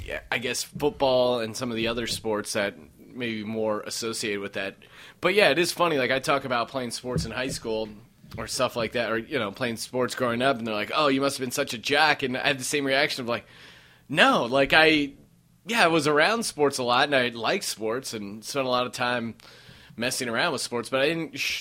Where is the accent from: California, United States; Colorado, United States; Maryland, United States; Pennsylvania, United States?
Pennsylvania, United States; Bethlehem; similar to my hometown. Bethlehem, same kind of thing, you know, 100,000 probably between, you know, it's next to Allentown, kind of a bigger city, also a huge wrestling area